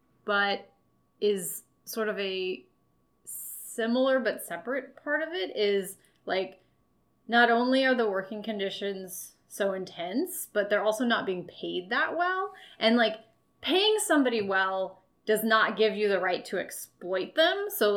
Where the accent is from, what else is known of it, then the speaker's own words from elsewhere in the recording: United States; And also, as an American fan, trying to affect change in another country is also even more removed.